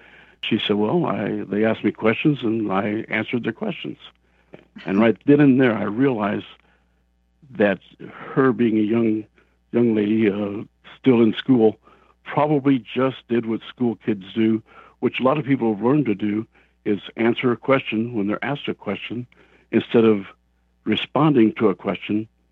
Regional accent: California, United States; I grew up in Southern California.

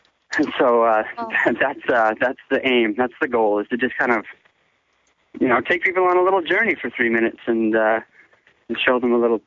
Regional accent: Canmore, Alberta, Canada; I grew up in Canmore, Alberta, which is in Canada, in the Rockies there, yeah. Right on, like, the border of BC and Alberta.

